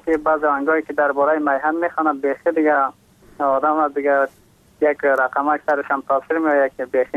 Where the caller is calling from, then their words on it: Takhar, Afghanistan; از باستان تخار، همراه خواهرک خودم کلام و خیلی کلام